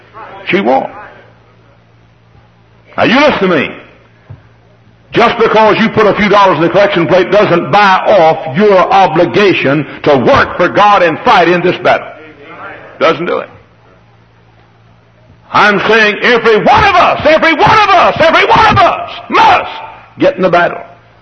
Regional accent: Dallas, Texas, United States; And I was preaching in my hometown area. I grew up in Dallas.

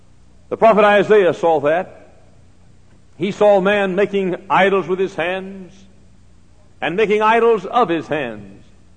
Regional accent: Dallas, Texas, United States; born or raised there

